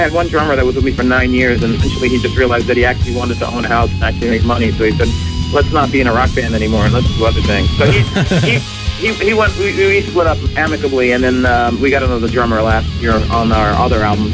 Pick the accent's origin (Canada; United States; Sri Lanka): United States; New York City, New York; I'm actually from New York City, but the band broke out of Boston.